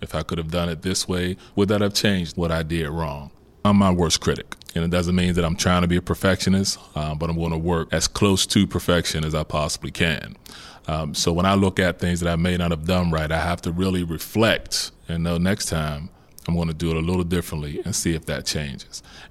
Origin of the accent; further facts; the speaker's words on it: Homewood, United States; Growing up in Homewood was a challenge because at that time, similar things to what you all as youth are going on today, it was just on a different scale.